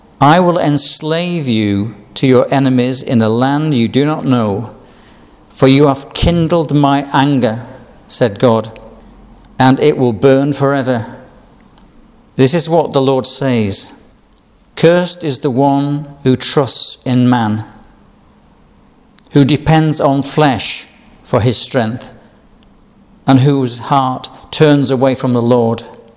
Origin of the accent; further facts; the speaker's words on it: Yorkshire and the Humber, United Kingdom; Like me, I'm a Yorkshire man, my roots are from Yorkshire